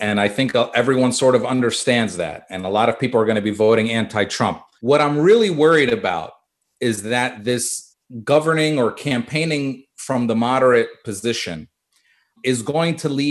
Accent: Pennsylvania-Delaware corridor, United States; I mean, look, I grew up on the Pennsylvania-Delaware corridor. I grew up with Joe Biden, and I'm 43.

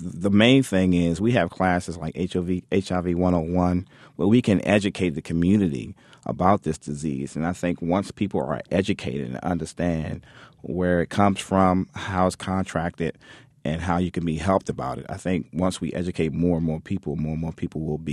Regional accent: Washington, District of Columbia, United States; now in Baltimore, United States; Well, I'm originally from Washington, D.C., working at Whitman Walker Clinic. I felt the need to move to Baltimore

